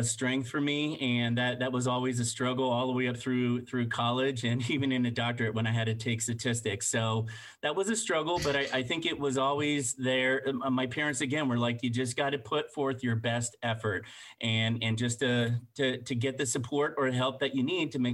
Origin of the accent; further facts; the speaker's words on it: Allentown, Pennsylvania, United States; I'm from Allentown, and I have one older sister.